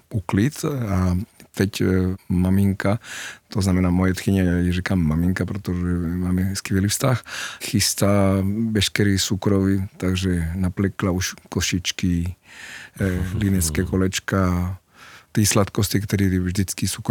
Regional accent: Argentina; když jsem vyrůstal v Argentině

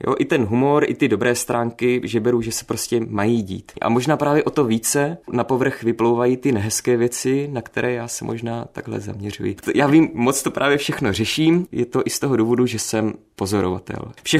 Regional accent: Slušovice, Zlín Region, Czechia; Já pocházím ze Slušovic

